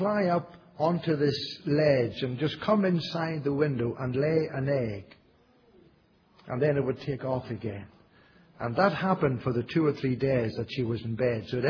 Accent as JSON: {"language": "English", "region": "Northern Ireland", "country": "United Kingdom", "tie": "born or raised there", "said": "where I grew up in Northern Ireland"}